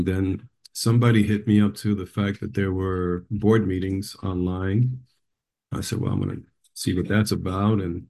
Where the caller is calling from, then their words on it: New York City, New York, United States; I'm calling in from the Bronx, New York, so I'm Northeast